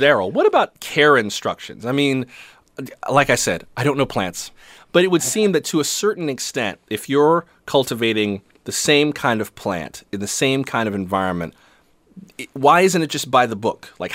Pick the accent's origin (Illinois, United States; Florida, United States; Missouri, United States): Florida, United States; West Palm Beach; Courtney, I'm from West Palm Beach also.